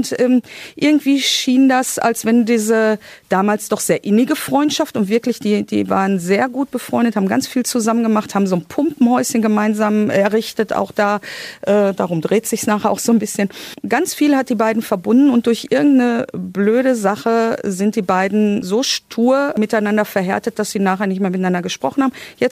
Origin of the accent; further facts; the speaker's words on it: North Rhine-Westphalia, Germany; wir als Ruhrpottler mit unseren Kleingärten